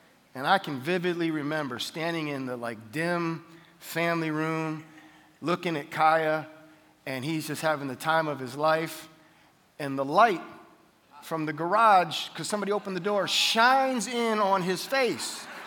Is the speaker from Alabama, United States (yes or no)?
no; Cleveland, Ohio, United States; I grew up in the Cleveland, Ohio area, so the cold is nothing new to me.